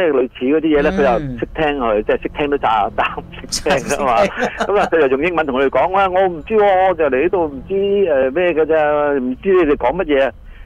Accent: China; 叫我哋叫用翻我哋中国人嗰啲

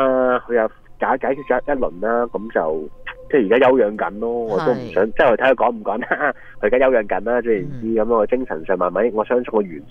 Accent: China; 即系我哋中国人讲嘅嘢，无福消受。

